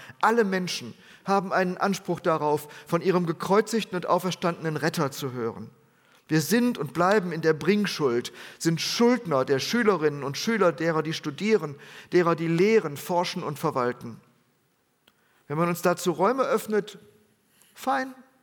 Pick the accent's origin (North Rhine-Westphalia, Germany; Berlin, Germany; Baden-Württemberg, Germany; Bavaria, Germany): North Rhine-Westphalia, Germany; Bielefeld; Unter anderem in meiner Heimat in Bielefeld-Bethel.